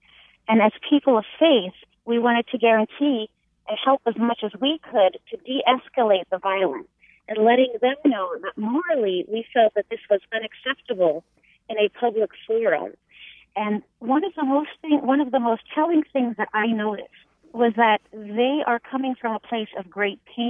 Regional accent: Florida, United States; I grew up in Florida, and I said, I don't want to replace you.

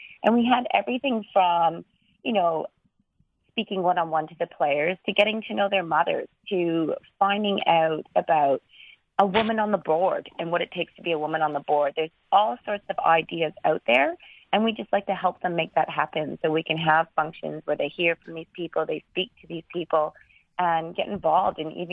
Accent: Canada; obviously I'm not Australian, I'm Canadian. I have moved so many times

